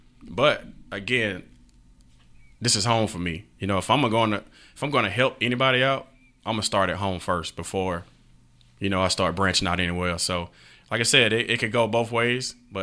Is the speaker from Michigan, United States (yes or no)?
no; Rock Springs, Wyoming, United States; I grew up in Rock Springs. I didn't come from, you know, everything.